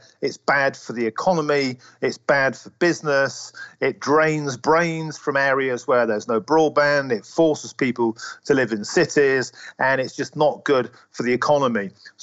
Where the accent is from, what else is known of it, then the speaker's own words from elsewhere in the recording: London, United Kingdom; when I lived in London after the 7/7 bombings and there were police on the streets with machine guns, I'd never felt safer as a Londoner.